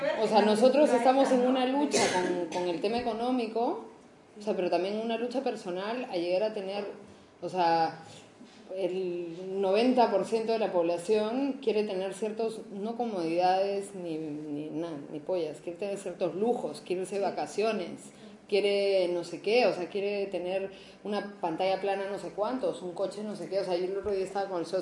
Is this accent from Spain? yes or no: no; Peru; now in Chile; Yo la única vía que puedo tener como peruana para estar acá de manera legal